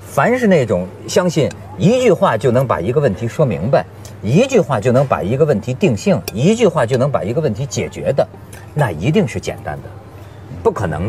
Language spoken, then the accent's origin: Chinese; China; 你看我们中国人靠什么维系，至少过去的中国人靠家族对吧，靠亲缘，说老乡靠这个